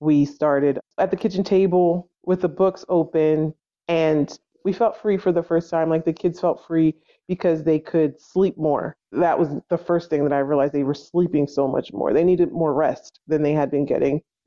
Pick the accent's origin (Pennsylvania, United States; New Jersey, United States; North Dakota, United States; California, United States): New Jersey, United States; moved away; we moved to Texas, which is I'm from New Jersey, and we moved to Texas, which is a very homeschool friendly state.